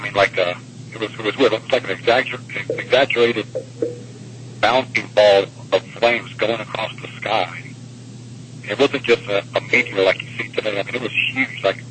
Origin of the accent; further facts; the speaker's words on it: Florida, United States; When I was a young man, early 60s, I grew up in Florida.